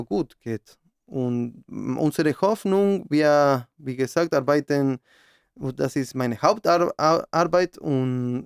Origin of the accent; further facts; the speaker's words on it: Argentina; German is a second language; now in Germany; Ich komme ursprünglich aus Argentinien